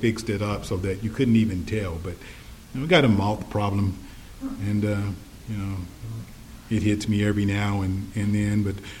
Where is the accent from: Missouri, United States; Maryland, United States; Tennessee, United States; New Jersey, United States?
Missouri, United States; And Missouri's part of the Bible Belt, at least the southern part of Missouri where I'm from is part of the Bible Belt